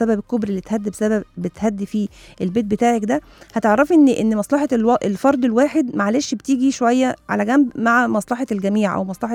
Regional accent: Egypt; انت عارفه طبعا احنا الشعب بتاعنا لذيذ او احنا كشعب مصري لذيذ وبنحب نهزر

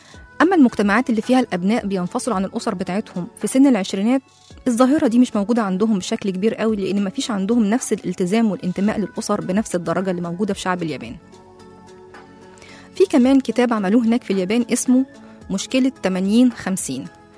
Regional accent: Egypt; طيب تعالوا نشوف الكلام ده عندنا في مصر بقى وضعه إيه

